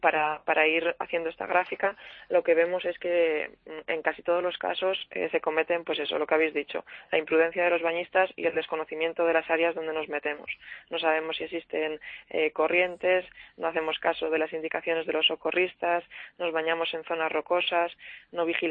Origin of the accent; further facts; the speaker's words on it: Castile and León, Spain; yo es que soy de Castilla uh-huh. y León y no tenemos nada de playa